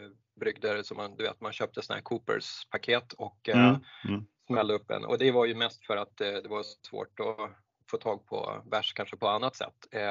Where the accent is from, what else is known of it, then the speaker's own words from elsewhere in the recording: Örnsköldsvik, Västernorrland County, Sweden; moved away as an adult; now in Stockholm, Sweden; jag är född i Örnsköldsvik i Ångermanland. Så att jag bodde där i alla fall tills jag var runt 20. Sen flyttade jag till Stockholm och började plugga där.